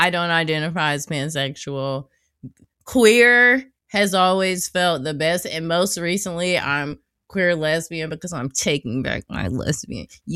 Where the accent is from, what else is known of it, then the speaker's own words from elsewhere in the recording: the South, United States; Also, I grew up in the South in church.